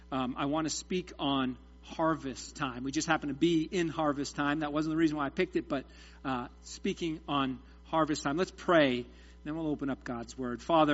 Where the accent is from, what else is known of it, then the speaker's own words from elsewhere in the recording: New England, United States; I'm from New England, so the harvest up in New England, the harvest time in New England is pretty short.